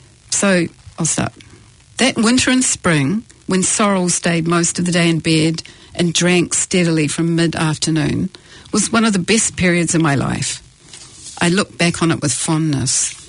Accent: Wellington, New Zealand; I grew up there. I come from Wellington. I lived there till I was 25, so I know it well.

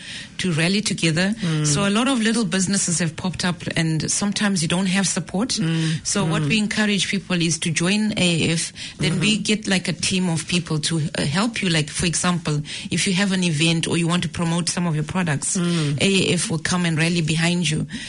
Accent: Zimbabwe; first language Shona; English is a second language; I'm from Zimbabwe originally.

